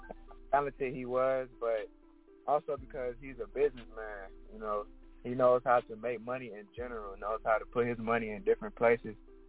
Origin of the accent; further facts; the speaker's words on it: Atlanta, Georgia, United States; I'm from Atlanta, Georgia, more specifically Zone 4 over by Kemerton Road.